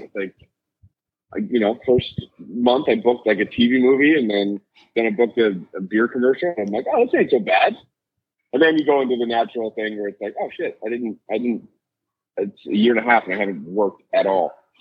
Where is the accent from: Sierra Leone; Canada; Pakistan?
Canada; Vancouver, British Columbia; growing up in Vancouver